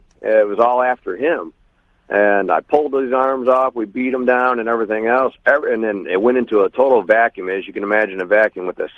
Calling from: Nashville, Tennessee, United States; I'm calling from Nashville.

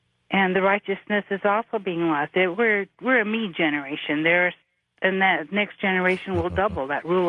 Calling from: Ogden, Utah, United States; I'm calling from Ogden, Utah.

